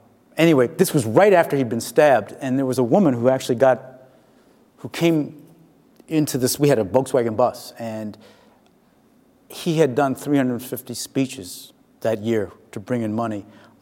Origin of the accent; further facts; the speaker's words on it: Harlem, New York, United States; I came up here from Harlem. I must admit, I didn't know what the hell to do in Ithaca.